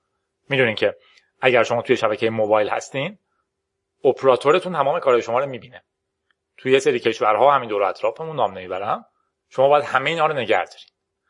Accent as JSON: {"language": "Persian", "country": "Iran", "said": "به هر حال ما ایرانیم، اونجا آلمانه."}